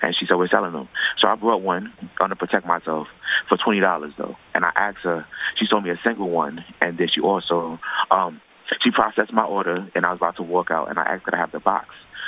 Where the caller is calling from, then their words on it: Harlem, New York, United States; But I'm calling from Harlem.